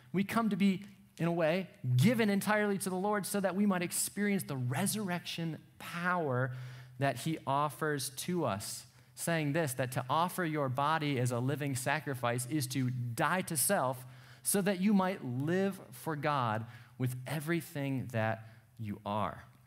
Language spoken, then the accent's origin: English; Cleveland, Ohio, United States; also born or lived in Missouri; I'm fans of the Cleveland Indians because I'm from Cleveland.